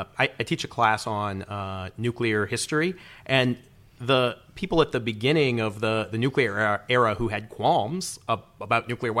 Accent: Peoria, Illinois, United States; I grew up near Peoria, Illinois, and so we're near Caterpillar

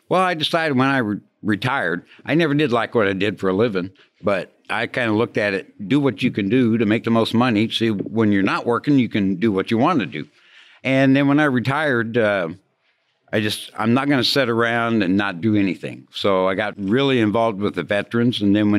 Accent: Raytown, Missouri, United States; No, I grew up in Wrightown, Missouri, which is a suburb of Kansas City. Blue Springs is a suburb of Kansas City, Missouri. And I grew up there, went to Raytown South High School.

